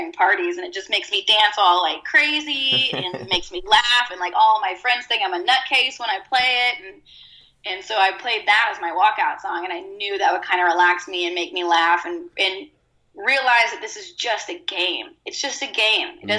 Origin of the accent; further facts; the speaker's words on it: Corpus Christi, Texas, United States; now in Austin, United States; Well, I grew up in Corpus Christi, Texas, so I grew up surfing there.